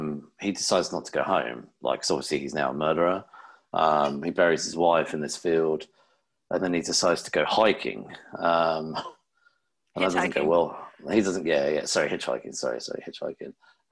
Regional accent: England, United Kingdom; maybe because I'm English

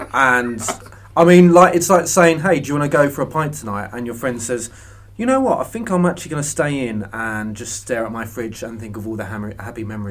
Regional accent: Croydon, London, United Kingdom; Just putting it out there, my hometown of Croydon, what would the fridge magnet look like?

